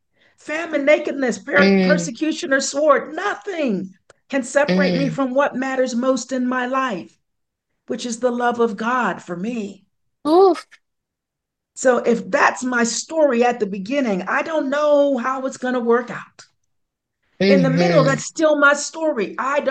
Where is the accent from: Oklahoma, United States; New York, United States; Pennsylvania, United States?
Pennsylvania, United States; Pittsburgh; I spoke about being an only child growing up in Pittsburgh and whatnot.